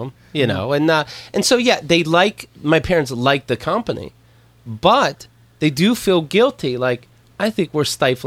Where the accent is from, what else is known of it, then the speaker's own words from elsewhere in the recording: Pennsylvania, United States; Pennsylvania, close to Pittsburgh.